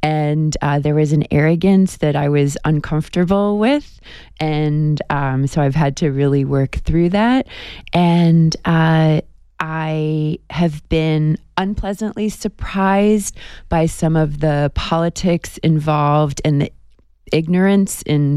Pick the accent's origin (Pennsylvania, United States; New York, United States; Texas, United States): New York, United States; I'm originally from New York